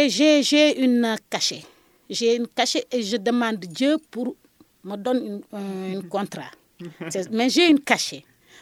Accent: Saint-Louis, Senegal; born there; Je suis née ici à Saint-Louis du Sénégal en 1973.

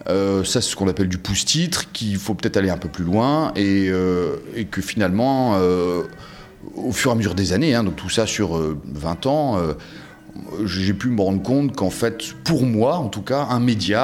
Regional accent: East, France; parce que je viens de l'Est

